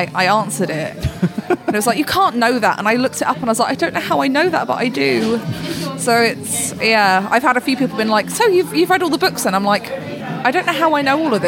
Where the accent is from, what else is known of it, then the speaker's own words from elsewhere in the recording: London, United Kingdom; I'm from London, so I've lived here all of my life